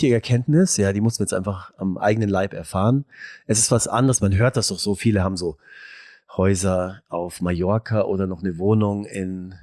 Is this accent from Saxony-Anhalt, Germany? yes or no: no; Bavaria, Germany; ich bin ja mein Leben lang letztendlich da in der Münchner Region groß geworden.